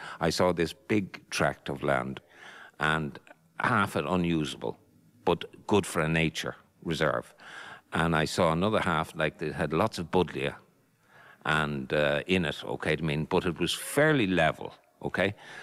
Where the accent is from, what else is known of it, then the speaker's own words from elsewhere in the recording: Ballybough, Leinster, Ireland; I'm from Ballybock.